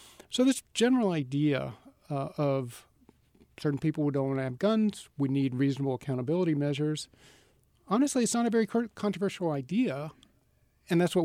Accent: Kentucky, United States; I grew up in Kentucky. They're strong there.

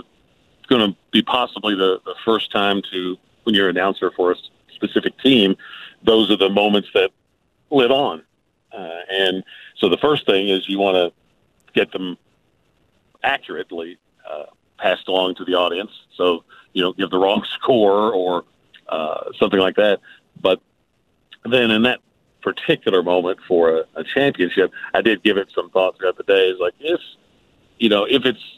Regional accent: Paris, Kentucky, United States; I was a fan of the game because I grew up in Pitts, where Claiborne Farm is based

